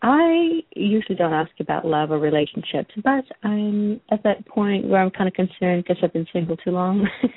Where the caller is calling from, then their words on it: Texas, United States; Hi, how are you? From Texas.